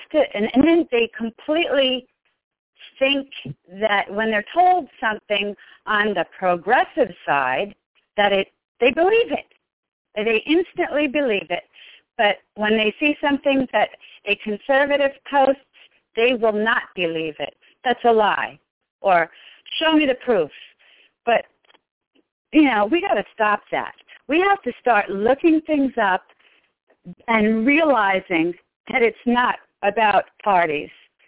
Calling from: Maryland, United States; Yes, I'm from Maryland.

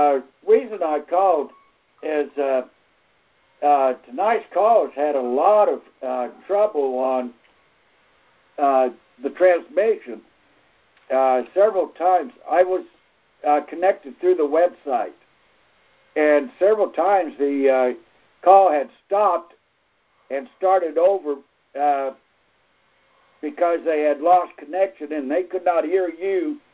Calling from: Missouri, United States; from Missouri.

